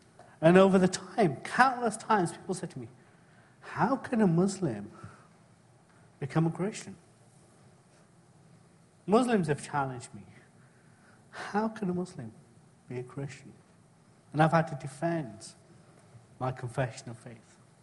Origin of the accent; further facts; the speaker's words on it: England, United Kingdom; also born or lived in Kenya; I was born in Kenya. My family are from the state of Gujarat in India. They moved to Kenya, and then I was born there, and then we moved to England, and I was raised in England.